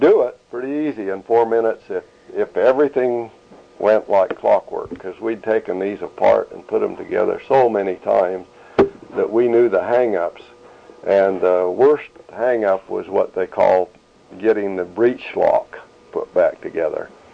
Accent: Bear River City, Utah, United States; and I was from Utah at the time, Bear River City.

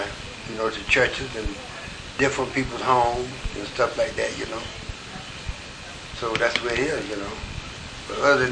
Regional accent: Georgia, United States; born there; And as I said, I was born in Georgia.

